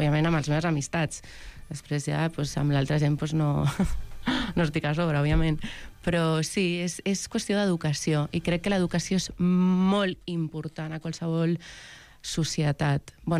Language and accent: Catalan; Barcelona, Catalonia, Spain; born there; jo he nascut a Barcelona